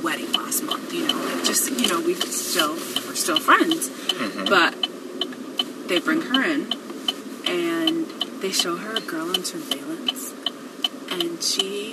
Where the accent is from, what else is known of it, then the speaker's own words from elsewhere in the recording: Rhode Island, United States; Like, I'm from the smallest state. Like, I grew up sheltered in private school since nursery.